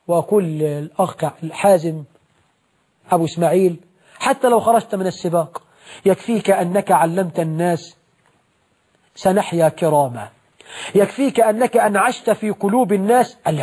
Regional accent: Egypt; وأسأل الله عز وجل أن يجعل بلدنا مصر أمنا أمانا رخاء سخاء

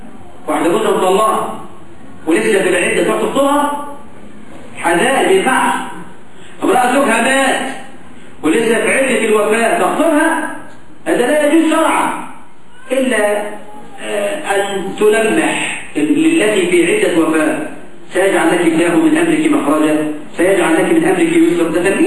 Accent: Egypt; إحنا عندنا في مصر

